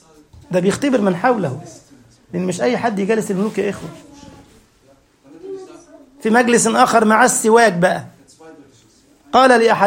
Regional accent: Egypt; فإحنا عندنا في مصر يقول لك اللفظ سعد

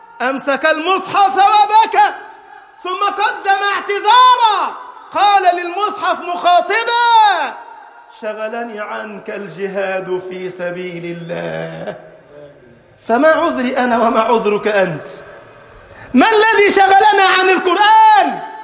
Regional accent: Egypt; اجعل بلدنا مصر أمناً أماناً سخاءً رخاءً

